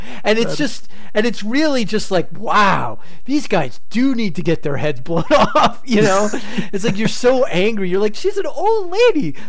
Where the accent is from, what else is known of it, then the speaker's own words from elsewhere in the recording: New York City, New York, United States; maybe it's just because I grew up in and around New York City when I was a little kid